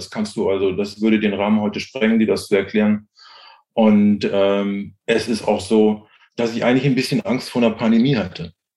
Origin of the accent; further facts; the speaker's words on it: Hannover, Lower Saxony, Germany; moved away as an adult; also born or lived in Berlin; now in New Zealand; ich komme aus Hannover, bin dann nach Berlin gegangen, habe im Osten meine Apotheke aufgemacht.